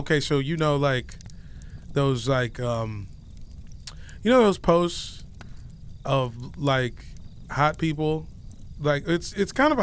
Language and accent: English; Woodbridge, Virginia, United States; I'm from Woodbridge, Virginia, and I just signed the lease on a new apartment.